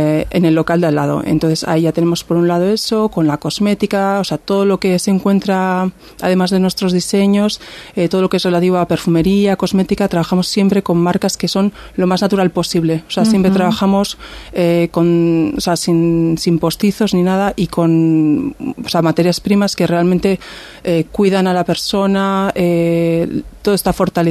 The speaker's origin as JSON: {"language": "Spanish", "region": "Basque Country", "country": "Spain", "tie": "born or raised there", "said": "Sí, bueno, nosotras somos del Antiguo de toda la vida."}